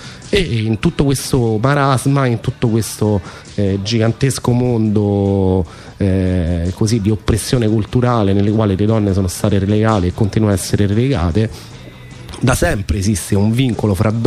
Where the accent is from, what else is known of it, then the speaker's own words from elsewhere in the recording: Rome, Lazio, Italy; born there; io ho delle origini calabresi, in qualche modo sono nato a Roma, ma i miei genitori, mio padre in particolare era calabrese